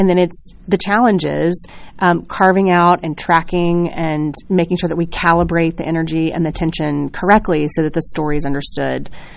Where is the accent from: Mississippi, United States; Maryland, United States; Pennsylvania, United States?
Mississippi, United States; Jackson; I grew up in Jackson, Mississippi, where there's not a lot of theater.